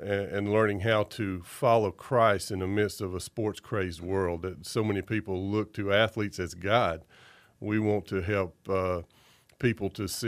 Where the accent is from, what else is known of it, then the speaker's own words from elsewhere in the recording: Hendersonville, North Carolina, United States; I'm originally from Hendersonville, North Carolina, up in the mountains.